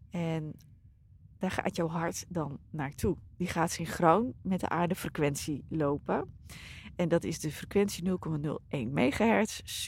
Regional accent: Harlingen, Friesland, Netherlands; born there; Ik ben bijvoorbeeld geboren in Harlingen.

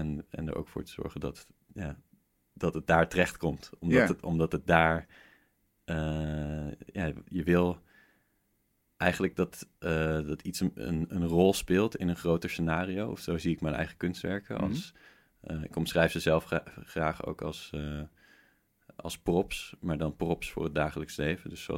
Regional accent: Netherlands; dat leek mij een beetje overdreven om daar sowieso als Nederlander naartoe te komen.

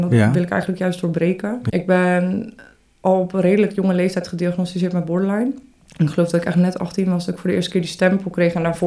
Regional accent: Haarlem, North Holland, Netherlands; ik ben niet echt opgegroeid in Haarlem. Ik kom er wel vandaan.

